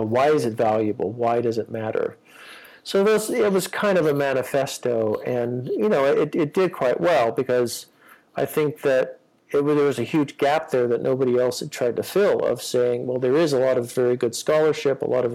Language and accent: English; California, United States; also born or lived in Glasgow, United Kingdom; this was just kind of the consciousness that I grew up with in California.